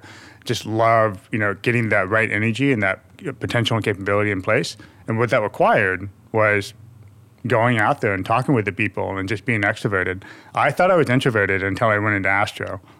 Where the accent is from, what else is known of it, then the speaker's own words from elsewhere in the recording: United States; my wife's Dutch and I'm American.